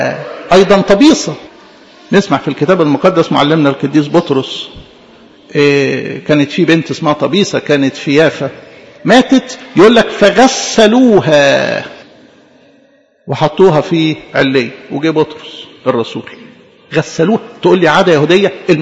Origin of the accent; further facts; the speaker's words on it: Egypt; إحنا عندنا في مصر